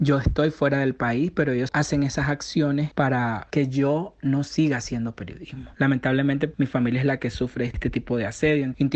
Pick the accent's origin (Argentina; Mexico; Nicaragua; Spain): Nicaragua; moved away; Yo salí de Nicaragua porque había una sentencia de cárcel, que yo no pude constatar la orden. Yo tuve que salir del país